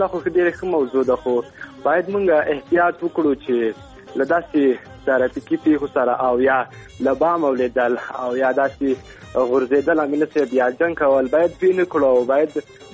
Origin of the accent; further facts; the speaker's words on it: Ghazni, Afghanistan; now in Helmand, Afghanistan; مونږ د هلمند نه یو مونږ د غزنی یو او د صفه هلمند راغلی یو